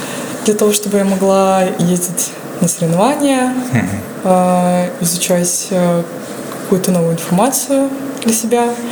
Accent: Chita, Zabaykalsky Krai, Russia; Я сама из Читы.

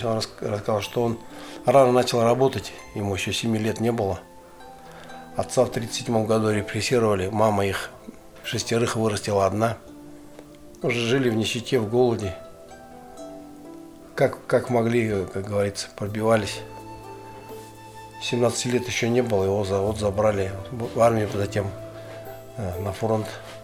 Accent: Zakamensk, Buryatia, Russia; born there; старшая сестра родилась, уехали в Закаменск. Я родился уже в Закаменске в 60-м году.

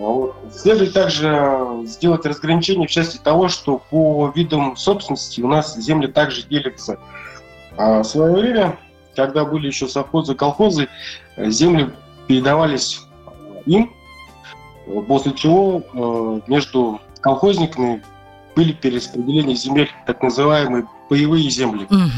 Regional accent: Belozersk, Buryatia, Russia; also born or lived in Tomsk; Ну, родом я с Джидинского района, села Белозерск. Родился в селе Белозерск, закончил там школу, дальше уехал в город, учился в Томском государственном университете.

